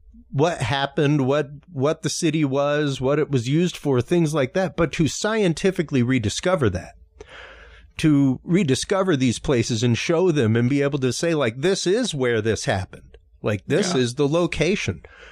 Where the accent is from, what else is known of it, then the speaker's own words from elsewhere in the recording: Louisiana, United States; Like I myself, as a Cajun